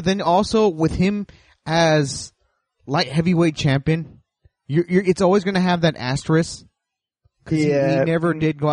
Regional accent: United States; I could sort of justify as an American

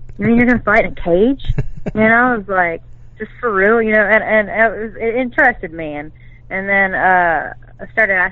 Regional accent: Atlanta, Texas, United States; now in Shreveport, United States; whenever I grew up and moved away from my small town, my hometown in Atlanta, Texas, I came to Shreveport, started working in sports bars

